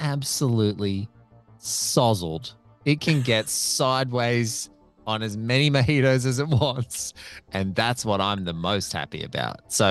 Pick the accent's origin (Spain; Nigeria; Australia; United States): Australia; And I just, I'm also Australian.